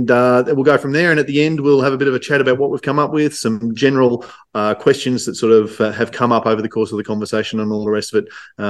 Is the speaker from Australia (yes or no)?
yes; Queensland, Australia; So I'm obviously from Queensland.